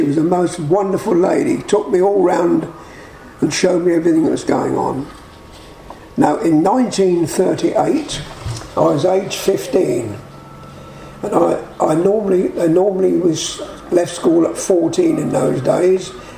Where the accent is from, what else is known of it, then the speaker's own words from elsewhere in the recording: London, United Kingdom; born there; I was born in London in Hammersmith, in West London.